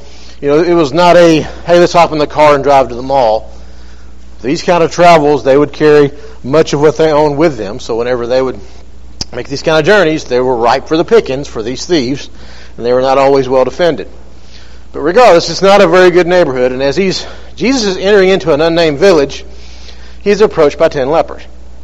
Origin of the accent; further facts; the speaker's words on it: Hazel Green, Alabama, United States; Born and raised in Hazel Green, Alabama, so I'm local. Went to Hazel Green High School.